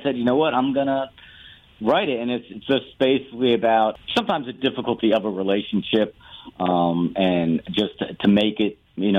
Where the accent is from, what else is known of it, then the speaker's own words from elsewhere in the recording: White Plains, New York, United States; also born or lived in Connecticut; I'm from Westchester County, born in White Plains, and lived about 20 years of my life in Connecticut, and then moved back to Westchester. Now I'm downtown Peekskill, right in the heart of all the bars.